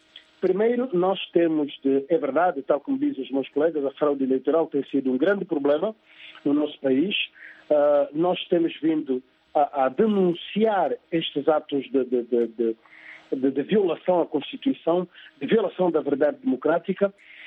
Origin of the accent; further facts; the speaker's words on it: Cabinda, Angola; Eu sou de Cabinda, do ponto norte mais ao norte